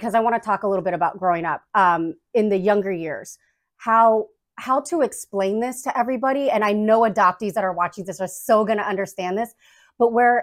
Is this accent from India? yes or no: yes; Mumbai, Maharashtra, India; where are you from? Tell them where you're from. And I'd be like, Bombay, India.